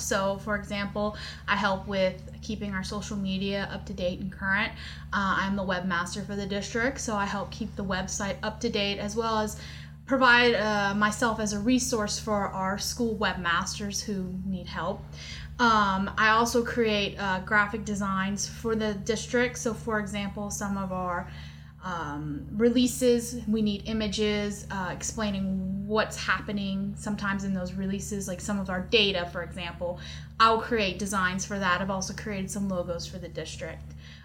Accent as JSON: {"language": "English", "town": "Houma", "region": "Louisiana", "country": "United States", "said": "So I'm actually originally from Houma, Louisiana."}